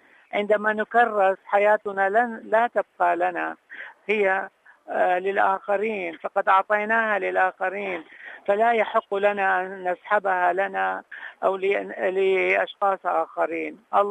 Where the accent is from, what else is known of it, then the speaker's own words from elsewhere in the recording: Mosul, Nineveh, Iraq; يعني أنا من الموصل أساسا